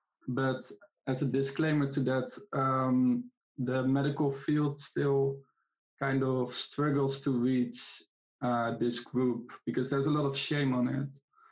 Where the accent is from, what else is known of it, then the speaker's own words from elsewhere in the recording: Netherlands; So I'm a journalist from the Netherlands.